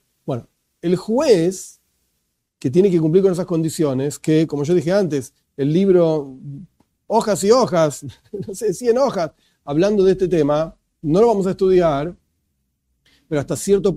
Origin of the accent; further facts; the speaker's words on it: Argentina; born there; yo, por ejemplo, como ciudadano argentino, nací acá y vivo acá, etcétera, yo soy parte del conjunto de los argentinos.